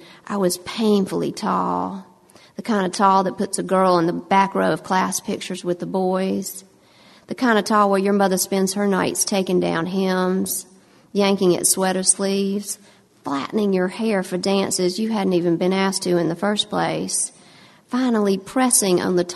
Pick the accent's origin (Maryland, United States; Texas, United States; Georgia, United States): Georgia, United States; Atlanta; Now, I'm from Atlanta.